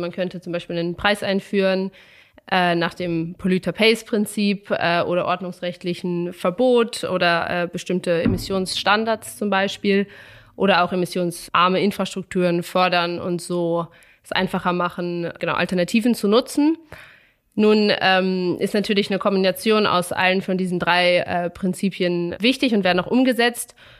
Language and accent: German; Germany; moved away as an adult; now in Vienna, Austria; Ich bin ursprünglich aus Deutschland. Und Wien hat mich so gut gefallen und auch die Arbeit bei der AEA, dass ich hier geblieben bin.